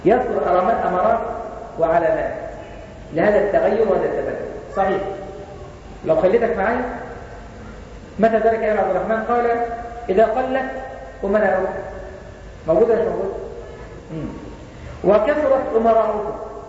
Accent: Egypt; طب عندنا في مصر مفيش امراء؟

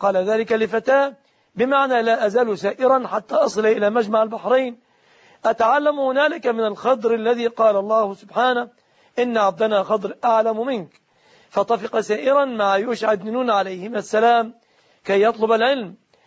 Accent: Egypt; لكن هنا لا أعلم بنكا إسلاميا في بلادنا مصر

